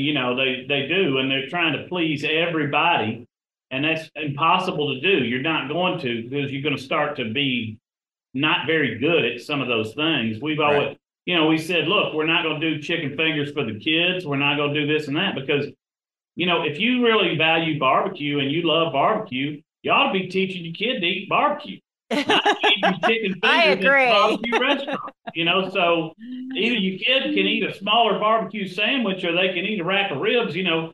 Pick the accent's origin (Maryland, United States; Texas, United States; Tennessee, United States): Tennessee, United States; Nashville; my family's all from West Tennessee. I grew up in Nashville, but my mom and dad grew up in Memphis. My grandparents are from Memphis and Covington.